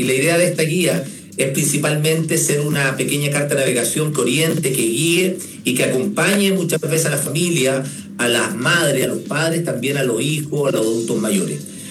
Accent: Chile; como chilenos

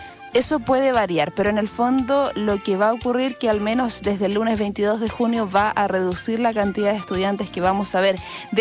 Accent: Chile; como buen chileno, yo quedé marcando ocupado

